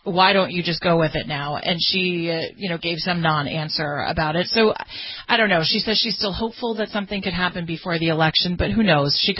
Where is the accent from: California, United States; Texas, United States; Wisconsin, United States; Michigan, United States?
California, United States; In California, you can go to the poll. It's my home state.